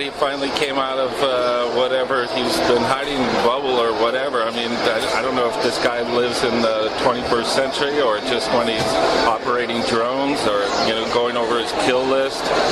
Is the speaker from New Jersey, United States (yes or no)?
no; San Diego, California, United States; I grew up in San Diego, but I've been all over the place.